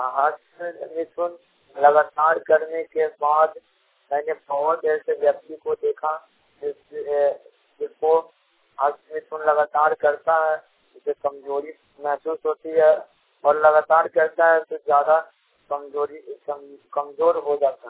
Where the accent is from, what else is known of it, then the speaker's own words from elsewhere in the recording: Bihar, India; मैं बिहार के स्टेट बिहार के रहने वाला हूँ